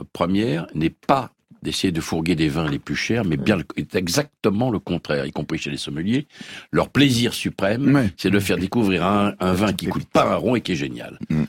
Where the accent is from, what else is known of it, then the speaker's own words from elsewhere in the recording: Belgium; je suis belge.